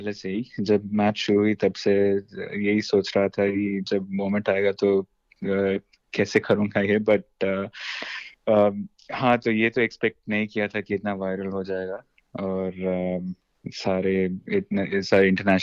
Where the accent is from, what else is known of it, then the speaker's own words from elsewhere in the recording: Bengaluru, Karnataka, India; now in Melbourne, Australia; मैं बेंगलुरु से हूँ और यहाँ पे मैं ऑस्ट्रेलिया में 4 साल से हूँ। और सिडनी में 200 एक्चुअली मेलबर्न में रहता हूँ मैं।